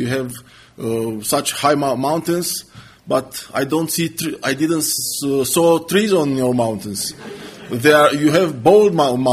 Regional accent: Romania; As you heard, I'm from Romania. I'm married.

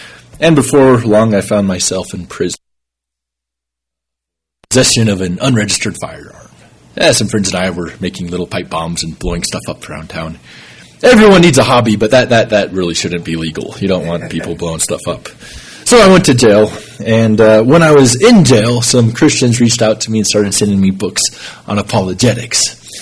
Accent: Texas, United States; now in Ukraine; So, as David mentioned, I'm from Texas, and we live in Ukraine, which is on the other side of Texas from Albuquerque, way over there.

